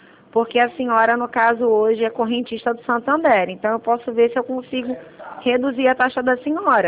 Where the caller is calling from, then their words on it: Rio de Janeiro, Brazil; Eu falo do Rio de Janeiro.